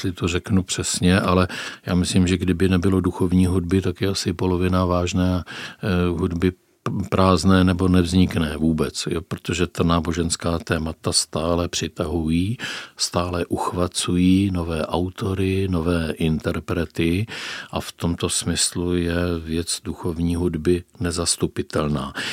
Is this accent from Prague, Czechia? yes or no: no; Brno, South Moravian Region, Czechia; A to říkám s vědomím, že jsem Jihomoravan a Brňan.